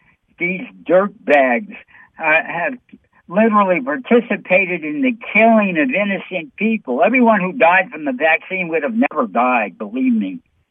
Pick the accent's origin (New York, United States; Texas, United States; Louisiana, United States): New York, United States; New York City; We've got some really evil people here on the East Coast, you know. I'm from New York City, you know.